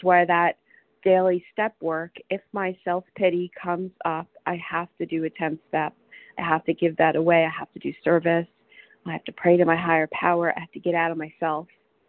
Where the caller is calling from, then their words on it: Washington, United States; I'm calling from Washington State.